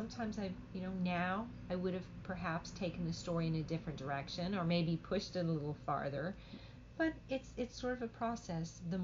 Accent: Ohio, United States; But, I'm from Ohio, and I grew up in farm country in Ohio, so I sort of know the rural lifestyle

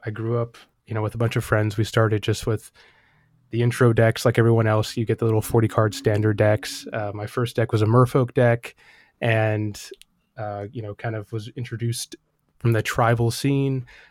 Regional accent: Seattle, Washington, United States; also born or lived in Germany / New York / Missouri; my dad is from Brooklyn, New York, and my mom is from Toronto, but I was born in Germany. And then went from Germany to upstate to New York to, I think, Fort Leonard Wood, Missouri, and then ended up coming back here in Seattle.

